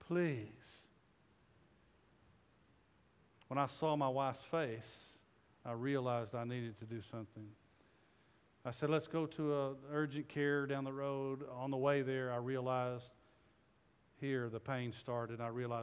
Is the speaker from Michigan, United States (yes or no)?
no; Texas, United States; As I said, I was raised in West Texas.